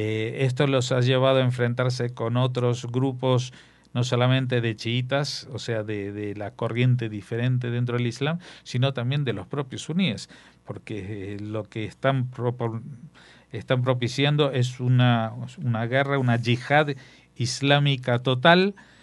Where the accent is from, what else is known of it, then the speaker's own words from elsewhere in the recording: Argentina; Ustedes saben que yo soy argentino